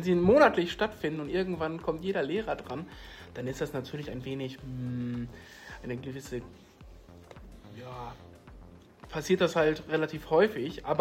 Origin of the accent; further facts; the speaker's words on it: Wipperfürth, North Rhine-Westphalia, Germany; Auch ich komme ja aus der Nähe zumindest hier, aus Wipperfürth die Ecke. Zumindest bin ich dort auf die Schule gegangen, St. Angela Gymnasium in Wipperfürth.